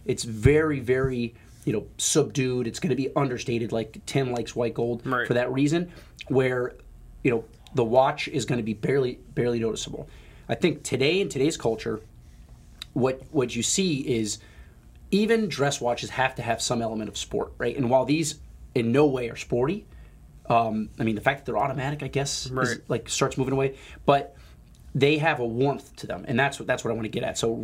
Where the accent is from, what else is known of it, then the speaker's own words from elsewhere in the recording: Florida, United States; now in Philadelphia, United States; I mean, we're both from South Florida where you won't catch us dead wearing a tie. And now that we live in Philadelphia